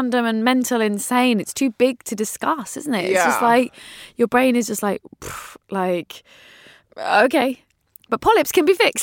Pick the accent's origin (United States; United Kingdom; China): United Kingdom; London; And I really felt like, as a Londoner, when I would see the New Yorkers talking about it, I was like, oh, it's never happened.